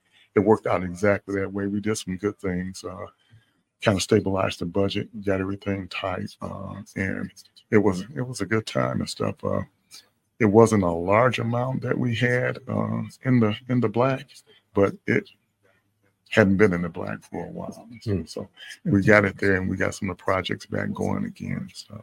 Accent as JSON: {"language": "English", "town": "Muskegon Heights", "region": "Michigan", "country": "United States", "tie": "born or raised there", "said": "I was born and raised here in Muskegon Heights, Michigan."}